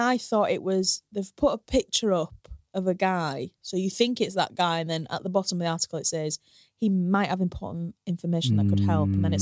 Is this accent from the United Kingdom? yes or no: yes; Hull, Yorkshire and the Humber, United Kingdom; obviously I grew up in Hull